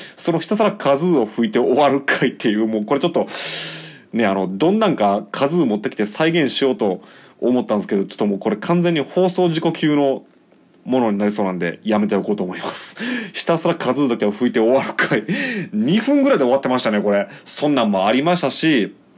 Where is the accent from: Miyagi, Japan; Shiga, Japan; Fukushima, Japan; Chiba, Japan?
Shiga, Japan; 一応滋賀県出身でございます。4歳から18歳まで滋賀県で過ごしていたんですけど